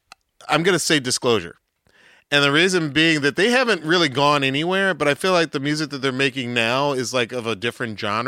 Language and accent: English; Atlanta, Georgia, United States; look, I'm from Atlanta.